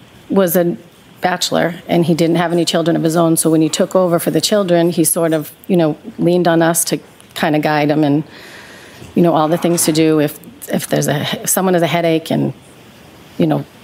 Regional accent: Boston, Massachusetts, United States; now in Canton, United States; I was raised in the Boston area, North Shore, South Shore. I went to high school in Braintree, and I moved to Canton about 12 years ago.

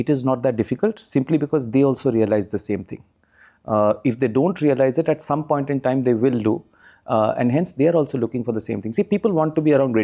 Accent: Cuttack, Odisha, India; also born or lived in Kharagpur; Born and brought up in Cuttack, Odisha. Spent a little bit of time in Bengal because my dad and mom were doing their PhDs in Kharagpur. So spent close to 7 years in Kharagpur while growing up. Then finished my schooling in Cuttack.

